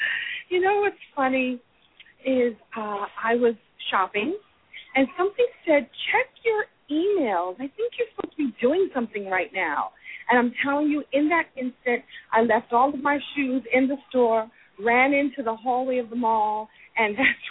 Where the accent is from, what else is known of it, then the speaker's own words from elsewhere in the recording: New York City, New York, United States; I'm from Brooklyn, New York.